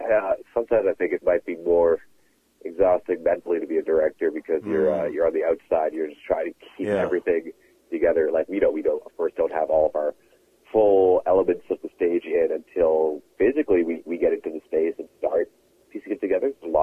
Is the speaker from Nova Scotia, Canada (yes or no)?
yes; Dartmouth, Nova Scotia, Canada; I grew up in the Maritimes, so from Dartmouth, Nova Scotia, which is not the most diverse place. And, you know, there is quite a large African Nova Scotia population, but then as a South Asian, I'm not part of that either.